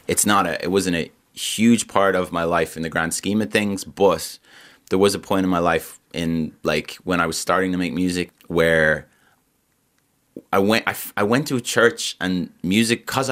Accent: Malahide, Leinster, Ireland; because I grew up in Malahide.

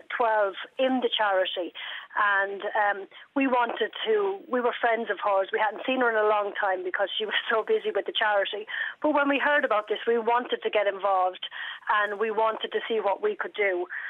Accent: Portarlington, County Laois, Ireland; now in Limerick, Ireland; I'm not from Limerick originally. I'm from Port Arlington, but I hope they've adopted me because I'm here for 20-something years.

